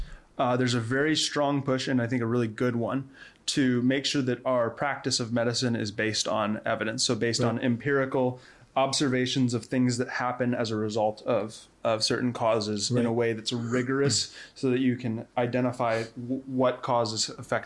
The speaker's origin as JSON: {"language": "English", "region": "Tennessee", "country": "United States", "tie": "born there", "also_born_or_lived": "Wyoming, United States / Michigan, United States / Wisconsin, United States / Georgia, United States", "said": "So I grew up all over the United States. I was born in Tennessee, moved to Wyoming, Michigan, Wisconsin, and then Georgia."}